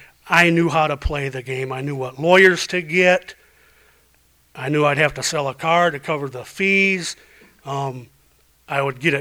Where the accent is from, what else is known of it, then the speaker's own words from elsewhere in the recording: Ireland; My last drink was March 16th, 1995. I'm Irish.